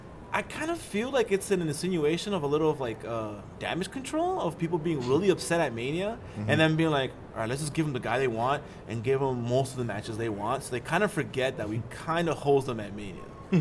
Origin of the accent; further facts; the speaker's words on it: Queens, New York, United States; Like, I'm from Queens. I'm from New York.